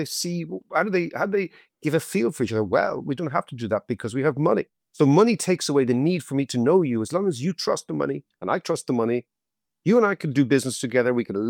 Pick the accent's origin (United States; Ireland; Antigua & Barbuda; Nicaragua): Ireland; because I'm an Irishman.